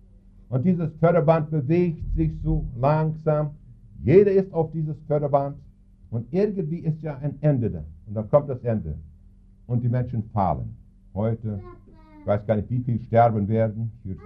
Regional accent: Saskatchewan, Canada; German is a second language; Ich komme ja aus Kanada, besonders aus Saskatchewan, wo viele arme Leute waren zu der Zeit.

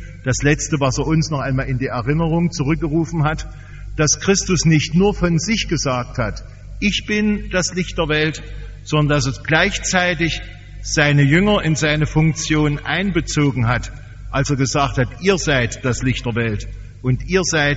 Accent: Tamil Nadu, India; German is a second language; der Vater dieses Gentleman war auch ein Leipziger Missionar in meiner Heimat im Tamilenland.

